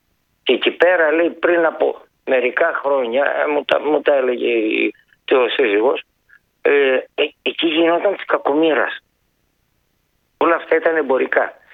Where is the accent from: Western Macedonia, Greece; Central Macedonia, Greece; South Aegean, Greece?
Central Macedonia, Greece; Giannitsa; από τα Γιάννητσα. Γενικότερα όμως Πέλας. Τα Γιάννητσα είναι μία... Ήτανε μέχρι πριν από κάποια χρόνια μια ημιαγροτική περιοχή. Μια ημιαγροτική πόλη.